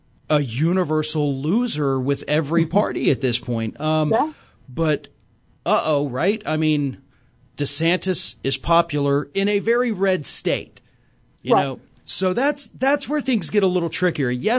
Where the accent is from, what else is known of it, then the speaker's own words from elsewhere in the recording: Florida, United States; Let's come to my home state of Florida.